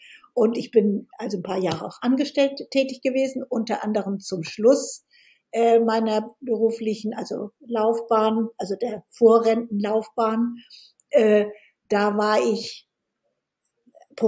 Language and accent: German; Hamburg, Germany; Ja, ich komme aus Hamburg hier und sitze in meinem Gemeinschaftsbüro